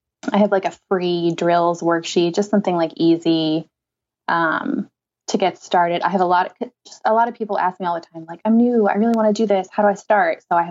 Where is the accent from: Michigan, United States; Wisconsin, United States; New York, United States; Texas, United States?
New York, United States; born there; I was born in New York. And that's kind of a rule there, is that you have to be a Yankees fan.